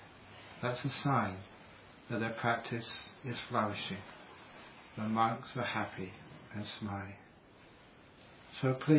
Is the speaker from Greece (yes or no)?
no; Australia; hi, I'm from Australia